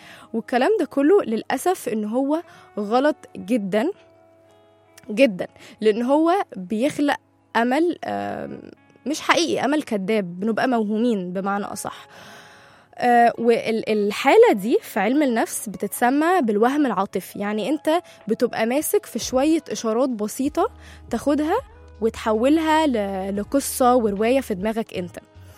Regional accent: Alexandria, Alexandria Governorate, Egypt; تعرف انا كمان من اسكندرية؟

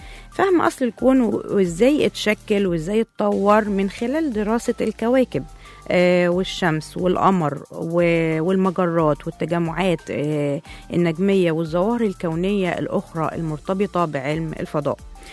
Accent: Egypt; او ايه مردوده علينا احنا كمصريين حتى

